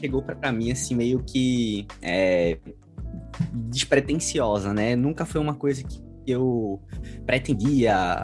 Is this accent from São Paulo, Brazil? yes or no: no; Recife, Pernambuco, Brazil; né? Sou natural de Recife.